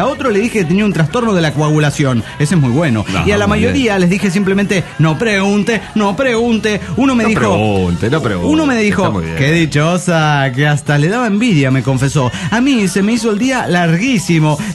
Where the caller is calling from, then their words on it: Coacalco, State of Mexico, Mexico; de ex Coacalco, ahora mujer nómade. Ya que ando de casa en casa